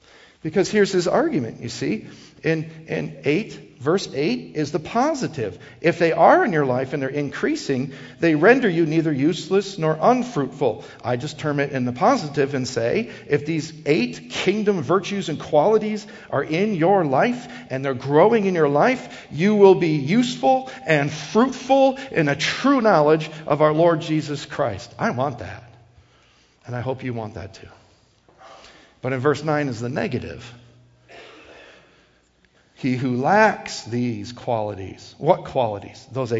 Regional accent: Wisconsin, United States; also born or lived in South Dakota; I'm actually a Midwesterner. I'm a cheesehead. I'm born and raised in Wisconsin. Okay? Go Pack. Excuse me. Met my wife in South Dakota, lived there for some years, and lived overseas for some years.

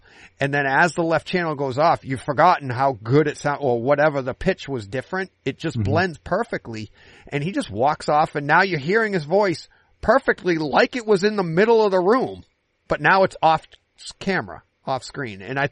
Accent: Boston, Massachusetts, United States; I'm from Boston.

